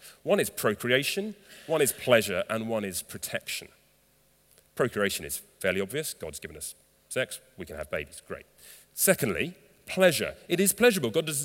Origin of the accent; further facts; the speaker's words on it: England, United Kingdom; We're English, aren't we, most of us?